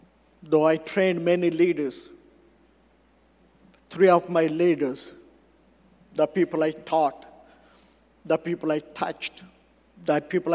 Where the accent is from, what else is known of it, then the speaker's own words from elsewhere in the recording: India; My wife put timer for me because I'm an Indian. Because we say in India, You have the watch, we have the time.